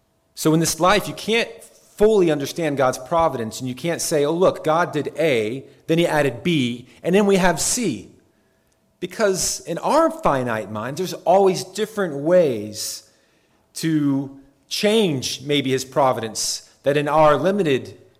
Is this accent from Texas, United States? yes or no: no; Raleigh, North Carolina, United States; A little bit about me, I grew up in the Raleigh area, and friends started taking me to church when I was 15 or 14.